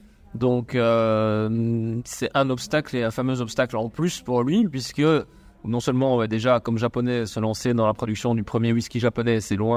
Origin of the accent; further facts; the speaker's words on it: Brussels, Belgium; Moi, je suis bruxellois.